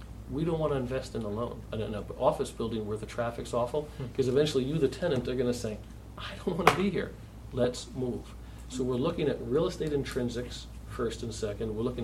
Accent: New York, United States; So yes, I'm a New Yorker, I apologize, but we like Midtown Manhattan.

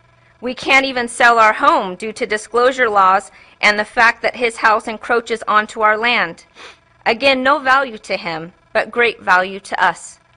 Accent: Hickman, United States; I, being born and raised in Hickman, am very familiar with this town

